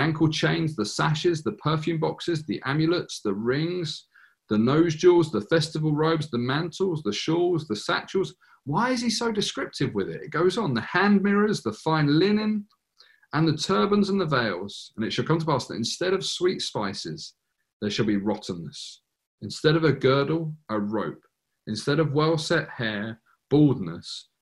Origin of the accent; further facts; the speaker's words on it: United Kingdom; We complain about the weather. We're British.